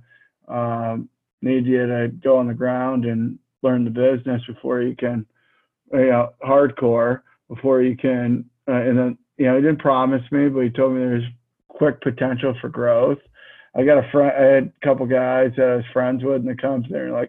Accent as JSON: {"language": "English", "region": "Massachusetts", "country": "United States", "tie": "born or raised there", "said": "And I grew up in Western Mass, about an hour from New Britain"}